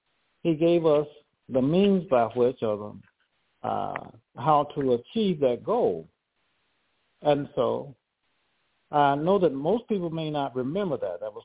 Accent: Detroit, Michigan, United States; I grew up in Detroit.

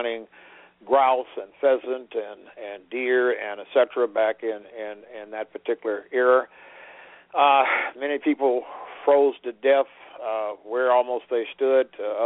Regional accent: Kansas City, Missouri, United States; at Arrowhead Stadium in Kansas City, in my hometown.

